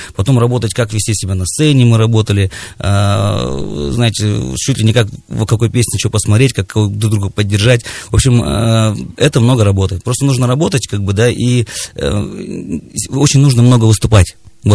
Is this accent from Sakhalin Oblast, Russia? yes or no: no; Novosibirsk, Novosibirsk Oblast, Russia; есть города, где мы вот сами из Новосибирска